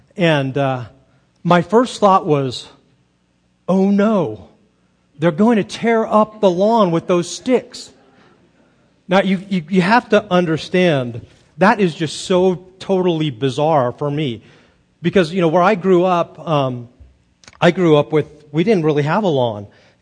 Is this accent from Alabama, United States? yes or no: no; California, United States; it was so different than my own experience growing up in suburban California.